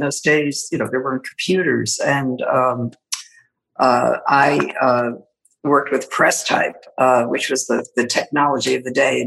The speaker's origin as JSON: {"language": "English", "town": "Silver Spring", "region": "Maryland", "country": "United States", "tie": "born or raised there", "also_born_or_lived": "Washington, D.C. / Falls Church, Virginia", "said": "I was born in Washington, D.C. My father worked for the government. I lived until I was seven in Falls Church, Virginia. And then we moved to Silver Spring, Maryland"}